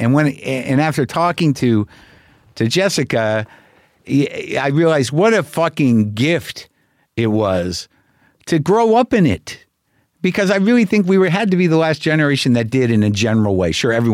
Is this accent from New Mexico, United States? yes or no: yes; New Mexico, United States; When we grew up in New Mexico, we'd meet my grandparents in Vegas.